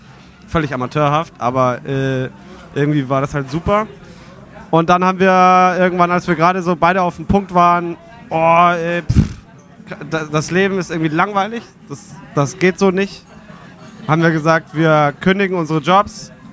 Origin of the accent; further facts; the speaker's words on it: Eichstätt, Bavaria, Germany; now in Hamburg, Germany; Ich bin eigentlich aus Eichstätt und Cosi aus Nürnberg.